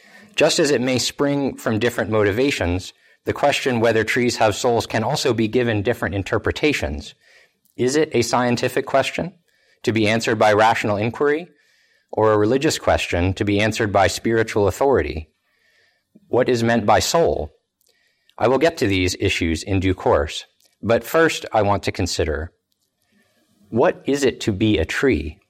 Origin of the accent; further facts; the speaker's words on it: Vermont, United States; Growing up in Vermont, I came to appreciate the sugar maple.